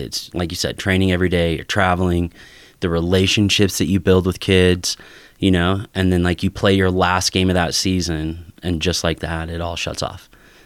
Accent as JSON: {"language": "English", "town": "Ogden", "region": "Utah", "country": "United States", "tie": "born or raised there", "said": "Yeah, I grew up in Ogden, Utah."}